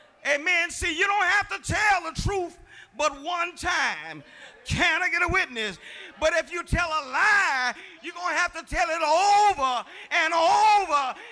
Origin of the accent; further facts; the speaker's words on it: Woodside, United States; I thought I used to have a bad address growing up in Woodside.